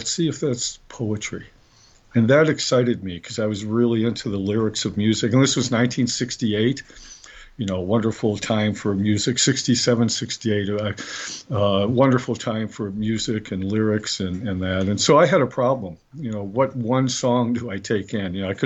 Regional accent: Buffalo, New York, United States; Well, that goes all the way back to Buffalo, New York, where I grew up in Buffalo.

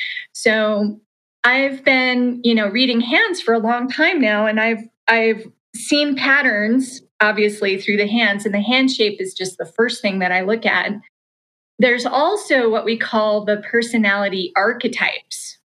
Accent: Salt Lake City, Utah, United States; I grew up in Salt Lake City, Utah.

